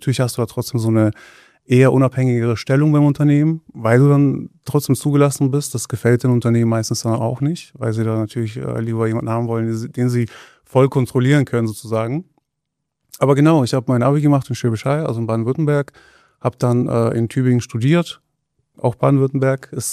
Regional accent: Bulgaria; Also ich komme aus Bulgarien und das ist halt so der ehemalige Ostblock.

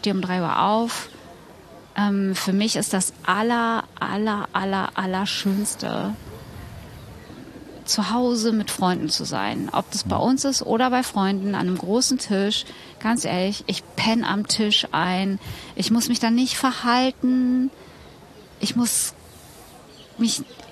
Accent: North Rhine-Westphalia, Germany; da wo ich herkomme

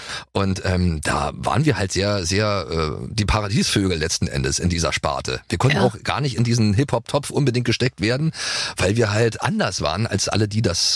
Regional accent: Brandenburg, Germany; wie zum Beispiel ich komme ja aus Brandenburg.

